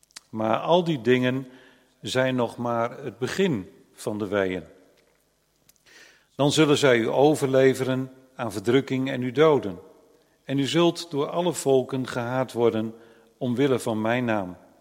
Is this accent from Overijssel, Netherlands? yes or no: no; Nunspeet, Gelderland, Netherlands; also born or lived in Burgum, Netherlands; We komen uit Nunspeet.